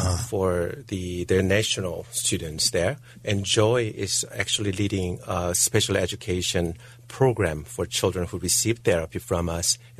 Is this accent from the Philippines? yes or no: no; South Korea; English is a second language; Yeah, I was growing up in South Korea.